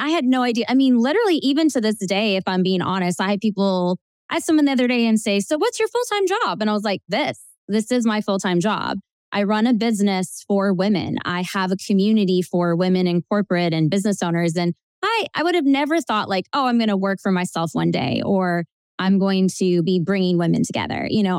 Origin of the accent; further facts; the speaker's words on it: Nashville, Tennessee, United States; So I am actually what they call a unicorn because I'm a Nashville native. So I'm here in Nashville, Tennessee. And, you know, I grew up here.